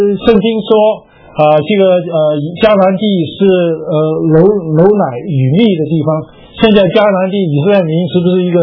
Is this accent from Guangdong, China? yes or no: yes; Guangdong, China; 我们是广东人，那么也跟我讲普通话。